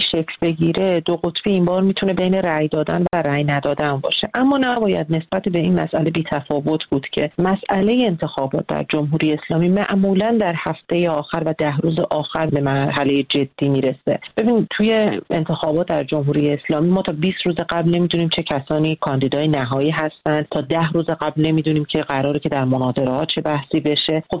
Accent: Iran; moved away; من خودم به هر حال چون مدت کوتاهی از ایرانم خارج شدم

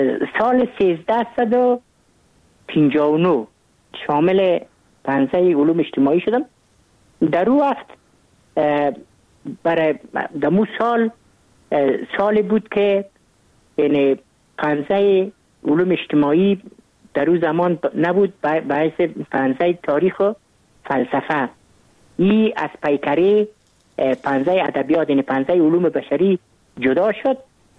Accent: Kabul, Afghanistan; ما متولد کابل هستم، در نایه اول کابل تولد شدیم.

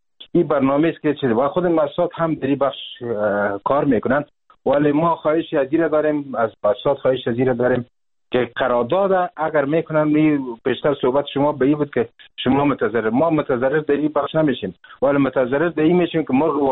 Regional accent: Afghanistan; ما و شما از افغانستان هستیم،

